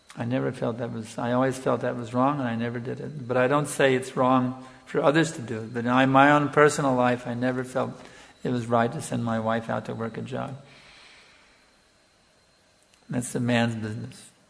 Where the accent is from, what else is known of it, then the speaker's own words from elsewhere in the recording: United States; when I was a boy growing up in America, maybe it must have been the same in Europe too in those days, back in the 50s